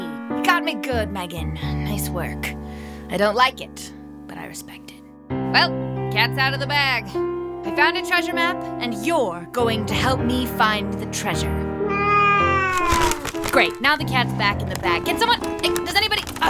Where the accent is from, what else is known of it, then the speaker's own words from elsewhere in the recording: New Jersey, United States; also born or lived in Philadelphia; Philadelphia, but I grew up in New Jersey.